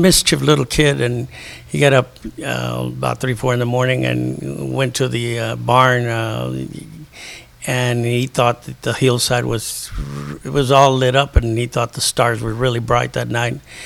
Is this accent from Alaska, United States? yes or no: no; Temple, Texas, United States; born there; I was born here in Temple